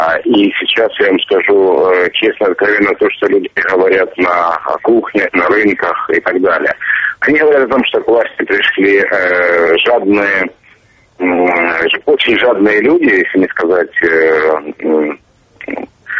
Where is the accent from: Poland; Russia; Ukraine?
Ukraine; Luhansk, Luhansk Oblast; Я из Луганска. Луганск – это восточная Украина.